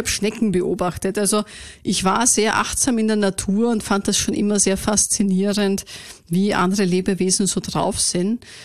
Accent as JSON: {"language": "German", "region": "Vienna", "country": "Austria", "tie": "born or raised there", "said": "Ich bin ein echtes Wiener Madel, wie du so schön sagst. Groß geworden in Wien."}